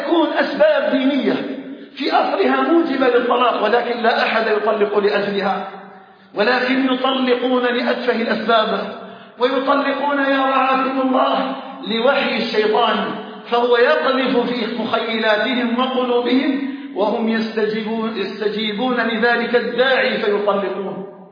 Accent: Algeria

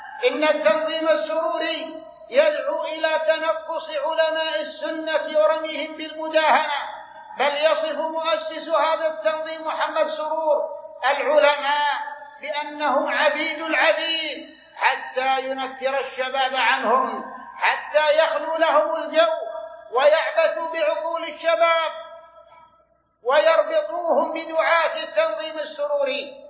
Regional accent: Saudi Arabia; عباد الله، إن بلادنا المملكة العربية السعودية قامت من أول يومها على عقيدة الإسلام

